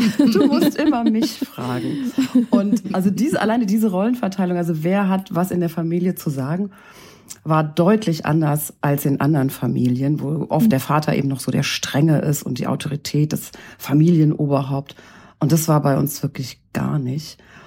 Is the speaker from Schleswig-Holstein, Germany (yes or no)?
no; Hesse, Germany; Ich komme aus Westdeutschland. Ich bin in einem kleinen Dorf in der Nähe von Gießen groß geworden. Gießen, die Mittelhessen-Metropole, wie sie diese Stadt selber lobt.